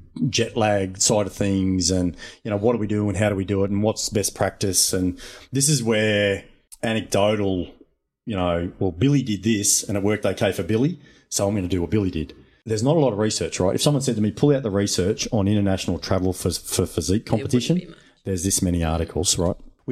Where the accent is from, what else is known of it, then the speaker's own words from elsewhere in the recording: Chinchilla, Queensland, Australia; You couldn't get more Australian than me. I'm from Chinchilla, Western Queensland, mate.